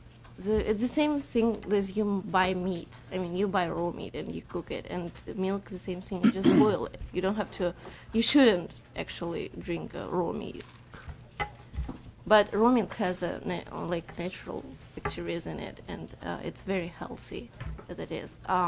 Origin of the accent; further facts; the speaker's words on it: Kazakhstan; I'm from Kazakhstan